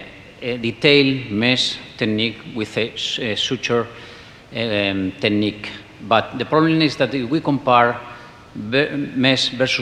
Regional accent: Madrid, Community of Madrid, Spain; English is a second language; from Madrid, Spain.

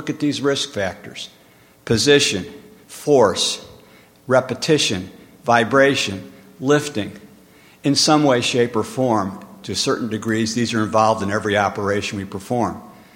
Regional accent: Keokuk, Iowa, United States; from Keokuk, Iowa

